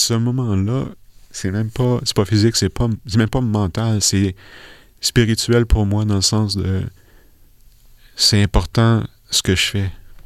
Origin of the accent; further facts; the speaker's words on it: Quebec, Canada; j'ai pas de religion à la base. J'ai été élevé catholique au Québec